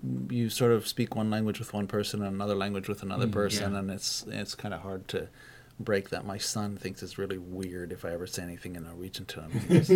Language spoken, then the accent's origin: English; United States; now in Tromsø, Norway; I'm treated as a foreigner, and in part that's because I come from the States.